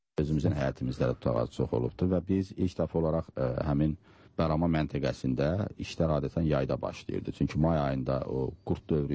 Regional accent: Guzdek, Fuzuli District, Azerbaijan; born there; Hələ, düzdür. Kənddə doğulmuşam.

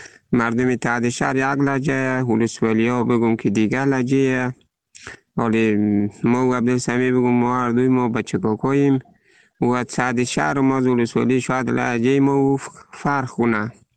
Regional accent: Bamyan, Afghanistan; accent: Bami; همین لهجه که با ما بمی لعن کلام همیشه با فامیل و با اجتماع و همگی بمی لهجه صحبت میکنیم دیگه

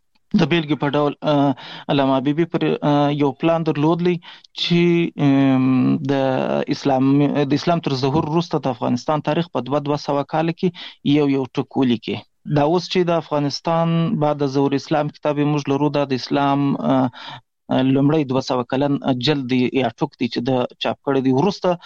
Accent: Pishin, Balochistan, Pakistan; په پاکستان کې زیږیدلی یم. د کوټې سره نږدې پشین ښار ګوټی ورته وایي، په دې پشین ښار کې اوسېږم. د خپل مکتب مې هم دلې ویلی دی.

